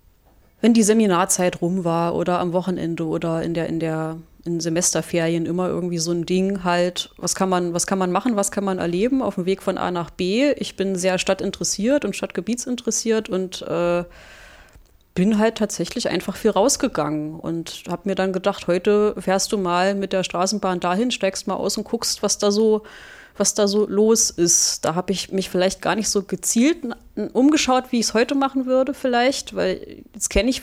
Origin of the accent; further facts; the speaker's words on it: Halle, Saxony-Anhalt, Germany; now in Erfurt, Germany; Nee, da habe ich in Erfurt schon gewohnt, bin aber zum Praktikum dann in Halle, meiner Heimatstadt.